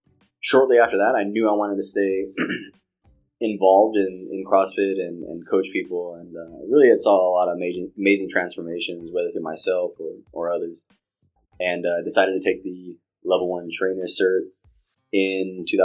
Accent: Los Angeles, California, United States; born and raised in Los Angeles.

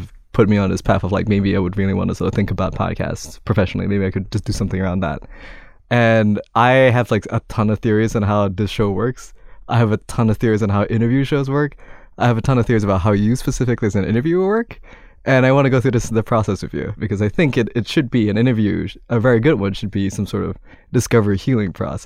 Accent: Kuala Lumpur, Malaysia; really, really far away from home, I'm from Kuala Lumpur, Malaysia originally.

